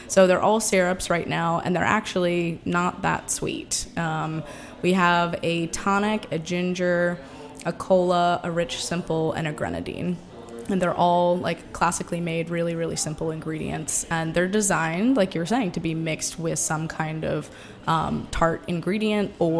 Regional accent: Philadelphia, Pennsylvania, United States; Yeah, I'm originally from Philadelphia. And my mom was a caterer there

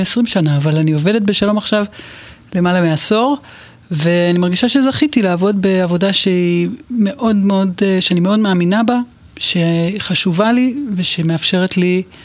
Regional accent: Jerusalem, Jerusalem District, Israel; אני גדלתי בירושלים, משפחה דתית, מאוד במעורבות גבוהה

